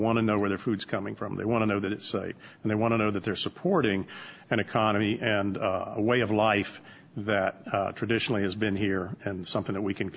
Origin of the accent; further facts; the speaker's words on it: North Carolina, United States; the old days when I grew up in Durham County of farming in the middle